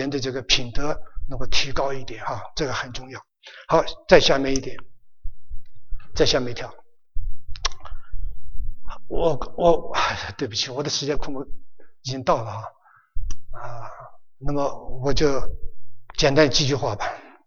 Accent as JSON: {"language": "Chinese", "country": "China", "said": "我们还是我们都是中国来的啊，到底我们还是爱我们的国家啊"}